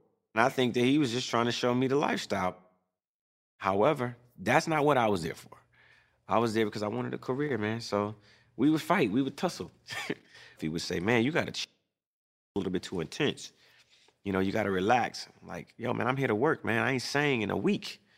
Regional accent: Chattanooga, Tennessee, United States; One, I'm from Chattanooga, Tennessee. Now being in this big city, I don't know nobody.

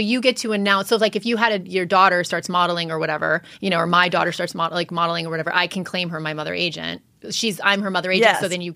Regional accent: Farmington, Connecticut, United States; Farmington, Connecticut.

